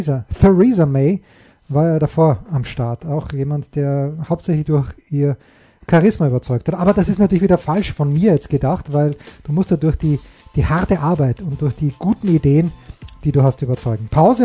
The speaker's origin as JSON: {"language": "German", "region": "Styria", "country": "Austria", "lives_now": "Munich, Germany", "said": "A steht hier, also in der Steiermark, wo ich herkomme, der ASK ist der Arbeitersportclub, aber wir sind ja in München."}